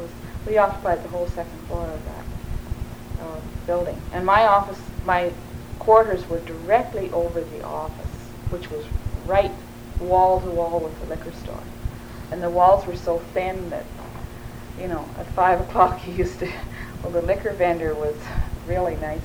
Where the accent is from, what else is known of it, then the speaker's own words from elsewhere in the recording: Dawson, Yukon, Canada; And it was just treated like visiting royalty because I was from Dawson.